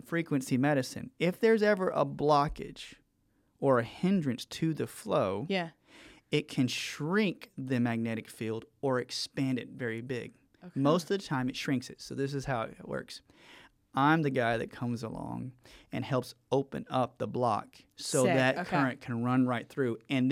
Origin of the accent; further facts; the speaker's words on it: Georgia, United States; because we grew up early age in Georgia.